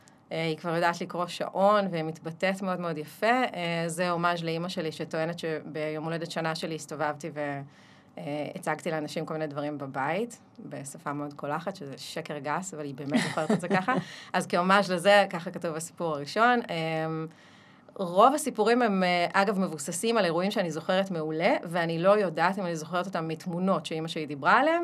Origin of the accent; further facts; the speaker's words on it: Beersheba, Southern District, Israel; נכון, שם גדלתי.